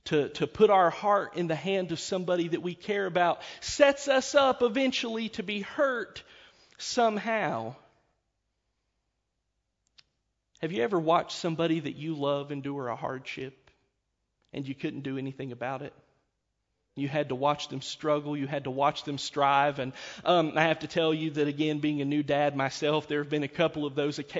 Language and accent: English; Chilhowie, Virginia, United States; I grew up in Chilhowie, Virginia, a one red light town that is so small, there's no way to exaggerate to you the idea that everybody knows everybody.